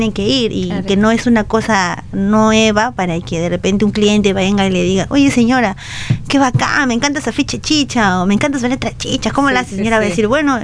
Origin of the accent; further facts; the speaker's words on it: Chorrillos, Lima, Peru; Yo soy de Chorrillos, tengo otra mirada del comercio también, en Chorrillos claro.